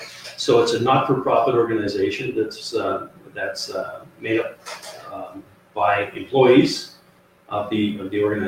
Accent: Chilliwack, British Columbia, Canada; moved away as an adult; also born or lived in Vancouver / Toronto / Kamloops; Born and raised in Chilliwack, British Columbia, moved to Vancouver when I was about 18.

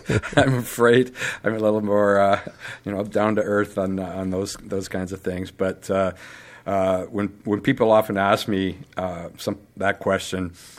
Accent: Cambridge, Ontario, Canada; I grew up in Cambridge

